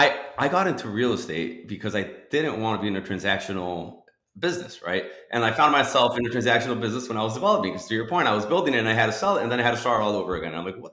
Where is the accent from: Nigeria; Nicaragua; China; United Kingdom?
Nicaragua; now in Miami, United States; So I was born in Miami. I'm in the 80s, right? So there was a war in Nicaragua where my parents were originally from, and I was born here because my parents were here living because of that war. And long story short, when I was like 5 or 6 years old, we moved back to Nicaragua, grew up